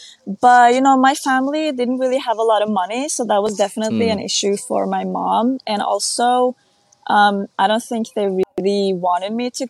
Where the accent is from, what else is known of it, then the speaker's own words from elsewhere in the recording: Norway; I'm born and raised in Norway.